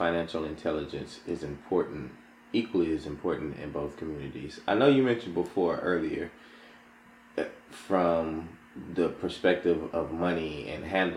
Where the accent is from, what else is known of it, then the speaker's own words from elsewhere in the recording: United States; I'm seeing a lot of parallels in your life story to what I've seen growing up in the United States.